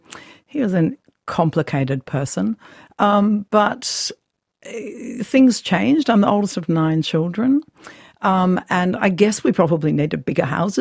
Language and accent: English; Melbourne, Victoria, Australia; And so I was born in South Yarra. It was all a bit fancy.